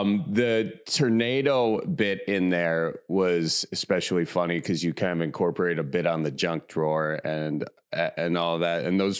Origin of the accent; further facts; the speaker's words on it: Midwest, United States; also born or lived in South Carolina; Cause I mean, I grew up in the Midwest. It was always, I appreciate it. Then I lived in South Carolina for a little bit.